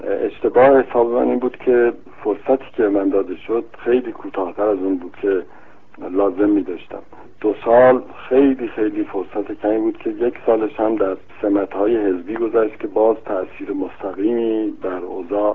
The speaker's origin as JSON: {"language": "Persian", "country": "Iran", "moved": "yes", "said": "با اینکه خوشحال نبودم که از ایران خارج میشدم، ایران دیگر جایی برای من نداشت."}